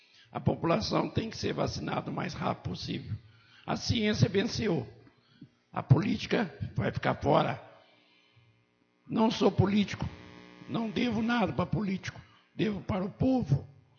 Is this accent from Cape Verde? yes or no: no; Alfenas, Minas Gerais, Brazil; Amo minha terra, amo minha Alfenas.